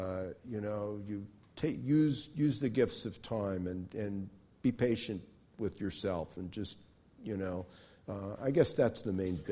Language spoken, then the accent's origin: English; Florida, United States; also born or lived in western US; I grew up with my mother, and on the other side of the country, I grew up mostly out in Florida and out west, mostly out west.